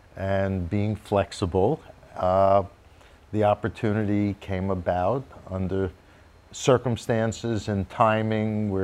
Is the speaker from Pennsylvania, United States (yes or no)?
no; New York, United States; I grew up in the New York area. And so you had every major sports, and in each sport, multiple teams that you could pick one to root for. And I went to New York City public schools, played in the New York City playgrounds.